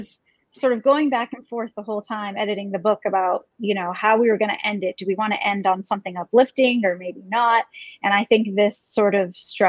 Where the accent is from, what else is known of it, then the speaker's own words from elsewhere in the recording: Brunswick, Maine, United States; I'm from Brunswick, Maine, which is not the most rural place. Bowdoin College is there, which some people know, but we definitely live sort of out in the boony part of Brunswick.